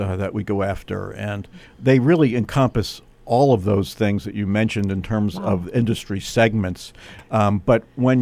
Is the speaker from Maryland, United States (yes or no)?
yes; Baltimore, Maryland, United States; born there; moved away as an adult; now in Bethlehem, United States; Well, I was born in Baltimore and came to Lehigh University and never really left.